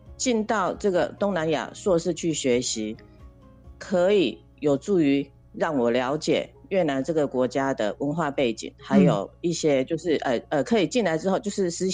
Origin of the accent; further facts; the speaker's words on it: Taiwan; 因为我是台湾人，老板也是台湾人，